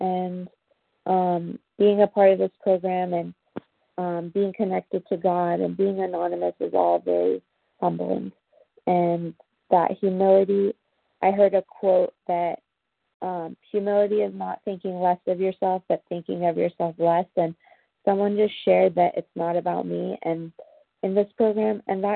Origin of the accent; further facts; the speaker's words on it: California, United States; I'm from Southern California